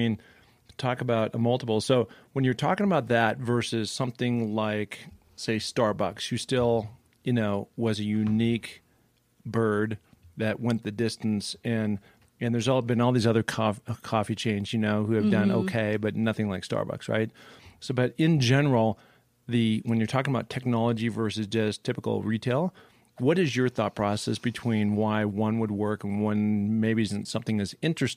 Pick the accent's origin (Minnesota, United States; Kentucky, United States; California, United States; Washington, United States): Washington, United States; Seattle; I grew up in Seattle, right?